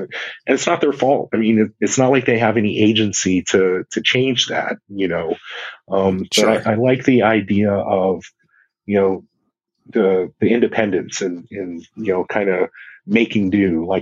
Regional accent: Hawaii, United States; Like, so I'm from Hawaii, so you would think I would like the warm

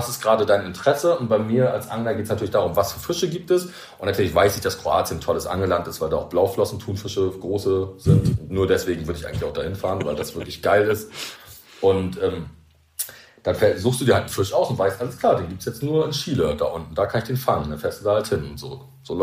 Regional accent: East Germany, Germany; Ich bin Ossi und ich durfte ja nicht so viel reisen.

